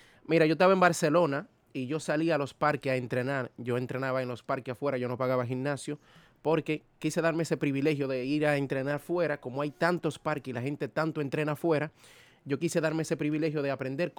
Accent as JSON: {"language": "Spanish", "town": "Sabaneta", "region": "Santiago Rodríguez", "country": "Dominican Republic", "said": "Yo soy de Santiago Rodríguez, del Cibao."}